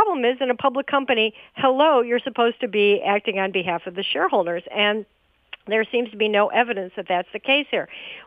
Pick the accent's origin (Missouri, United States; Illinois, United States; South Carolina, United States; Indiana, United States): Illinois, United States; Chicago; I grew up in Chicago under the original Mayor Daley, the first Mayor Daley